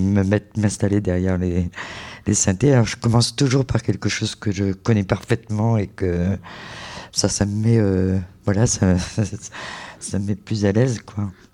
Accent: Normandy, France; même dans la Manche, puisque je suis originaire de la Manche

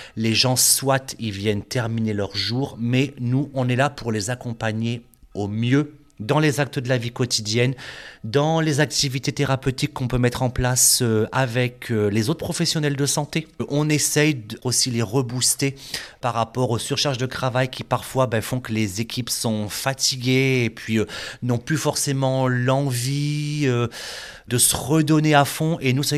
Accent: Amiens, Hauts-de-France, France; moi, je suis également originaire de la Picardie, de la Somme, de la ville d'Amiens, exactement.

